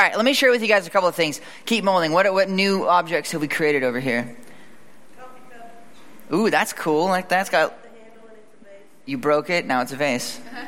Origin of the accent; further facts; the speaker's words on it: United States; I'm American. I'm a consumer.